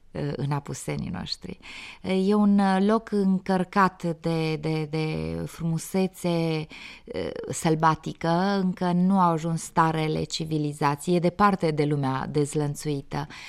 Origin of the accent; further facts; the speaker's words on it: Huedin, Cluj County, Romania; born there; M-am născut la Huiedin, dar toate vacanțele mele le-am petrecut acolo, la bunici, la unchii mei